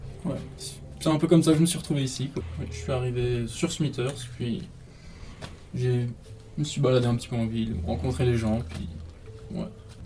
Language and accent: French; Strasbourg, Grand Est, France; Je viens d'Alsace, Strasbourg.